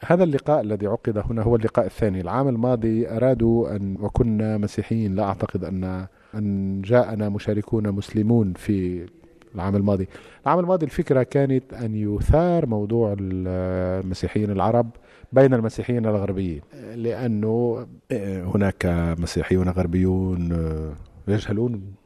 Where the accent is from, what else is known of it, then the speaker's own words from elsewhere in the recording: Lebanon; أنا مسيحي لكني لبناني، أنا لبناني لكني أيضا عربي، أنا عربي لكني أيضا أنتمي إلى العالم.